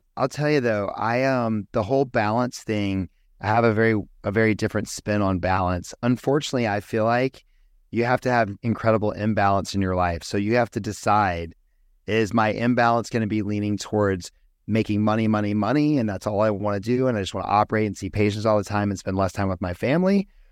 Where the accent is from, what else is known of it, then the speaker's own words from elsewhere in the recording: Georgia, United States; now in Scottsdale, United States; I grew up in Georgia, so I'm a Southerner. I ended up out here in Arizona after my plastic surgery training.